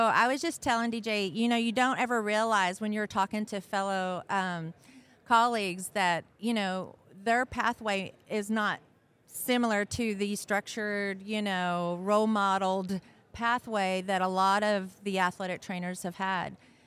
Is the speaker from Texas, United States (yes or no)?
yes; Midland, Texas, United States; I had a nomadic childhood, but I claim Midland, Texas